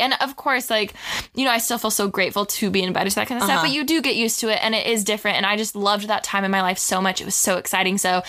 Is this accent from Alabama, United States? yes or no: no; California, United States; I grew up a little outside of Orange County, but I did live in Orange County for a few years.